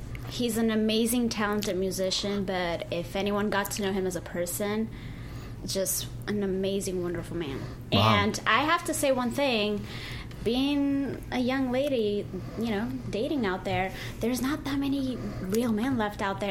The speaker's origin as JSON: {"language": "English", "country": "Armenia", "also_born_or_lived": "Europe", "said": "I'm actually Armenian, and I grew up in Europe."}